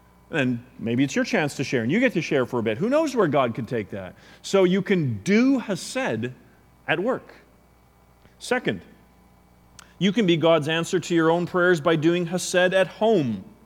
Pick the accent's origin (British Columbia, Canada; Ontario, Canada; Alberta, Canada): British Columbia, Canada; Vancouver; now in Victoria, Canada; I come from Vancouver where, you know, obviously it was much more multicultural than here